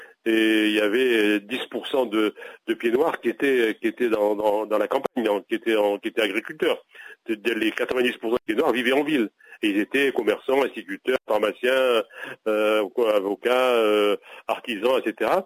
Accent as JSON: {"language": "French", "town": "Constantine", "region": "Constantine Province", "country": "Algeria", "tie": "born or raised there", "said": "je suis né à Constantine, donc en Algérie, et je suis un pied noir d'Algérie, voilà, et un pied noir qui a grandi avec la guerre."}